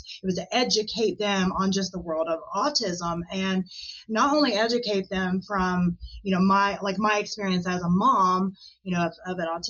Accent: United States; living in the U.S., speaking English as my native language

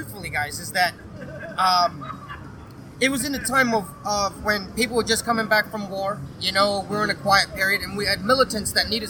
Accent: New Zealand; See, I grew up in New Zealand, and back in the day, I was a little too shy to tell people

